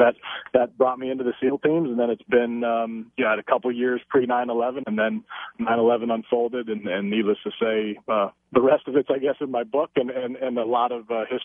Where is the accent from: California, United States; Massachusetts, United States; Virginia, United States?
California, United States; So I grew up in California, and I was going to stay out west.